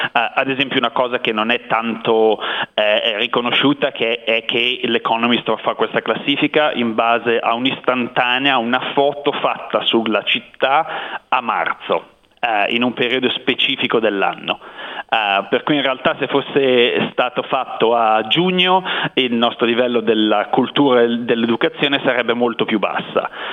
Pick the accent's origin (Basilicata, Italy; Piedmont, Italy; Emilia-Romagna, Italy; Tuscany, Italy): Piedmont, Italy; Turin; Essendo torinese direi non c'è Torino